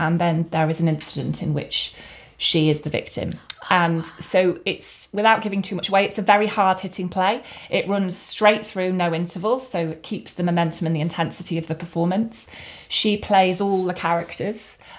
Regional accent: Liverpool, North West England, United Kingdom; I'm from Liverpool.

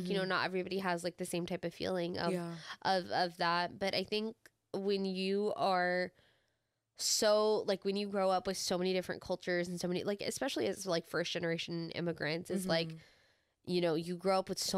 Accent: West Coast, United States; I feel like they're

